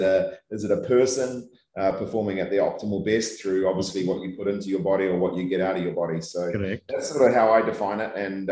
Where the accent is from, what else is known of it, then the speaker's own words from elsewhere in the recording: New Zealand; I was brought up in New Zealand, and obviously in New Zealand, the biggest thing down there was everyone's very, very active.